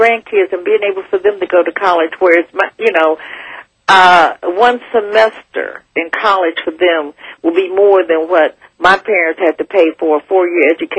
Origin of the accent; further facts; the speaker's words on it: East Coast, United States; also born or lived in Los Angeles; Well, my family is basically, I grew up on the East Coast.